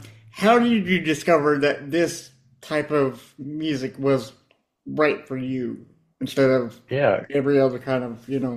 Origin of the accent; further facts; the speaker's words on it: United States; Well, me as an American citizen, you always see all these companies getting richer and richer and overprice everything here in America.